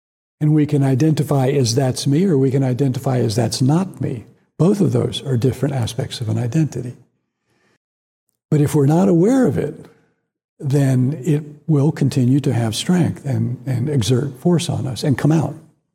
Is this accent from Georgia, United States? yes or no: yes; Atlanta, Georgia, United States; When I was raised in Atlanta in the 60s and 70s, I was taught that the Civil War is about states' rights.